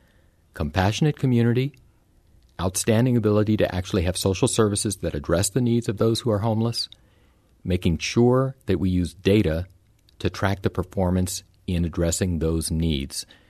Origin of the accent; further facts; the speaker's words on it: Oakland, California, United States; now in St. Louis, United States; The difference between where I grew up in Oakland, California, and St. Louis is like night and day